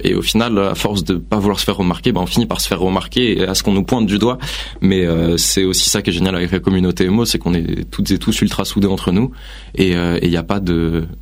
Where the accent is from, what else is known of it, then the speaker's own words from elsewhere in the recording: Île-de-France, France; Alors, je suis né à Saint-Cloud, mais j'ai jamais vécu. On a très vite été dans le 78, puis après 9-5, puis après Paris, puis après... Bon, j'ai bougé un peu partout, quoi.